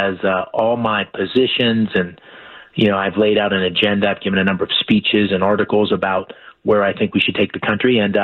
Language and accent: English; Pennsylvania, United States; I grew up in Pennsylvania. I am seventh generation. My mom and dad live in Harrisburg.